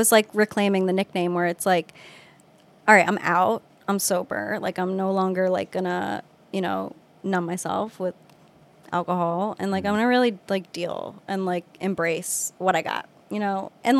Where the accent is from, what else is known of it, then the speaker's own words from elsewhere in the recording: Westchester, New York, United States; Right. So, and you know, he's from the area. I'm from Westchester though. But best decision my parents made was getting us out of there.